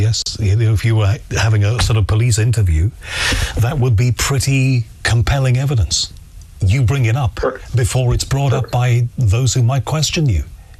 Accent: Liverpool, North West England, United Kingdom; I'm from Liverpool, and my mother's side was Catholic, and my father's side Protestant. So I'm a bit of both.

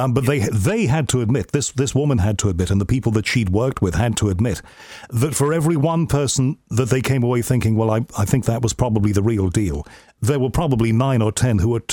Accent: Liverpool, North West England, United Kingdom; I'm from Liverpool originally.

